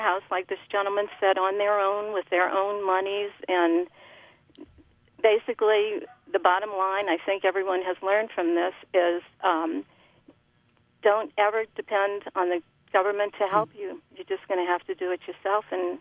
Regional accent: New Orleans, Louisiana, United States; moved away as an adult; I was born and raised in New Orleans, left at the age of 26 when I married a naval officer and moved around.

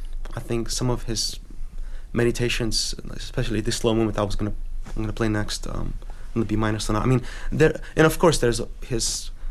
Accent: Romania; now in United States; I was born in Romania last millennium, which was a long time ago, very long time ago. But I grew up there

